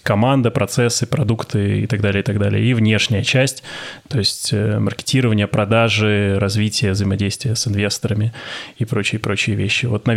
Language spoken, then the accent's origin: Russian; Moscow, Russia; я москвич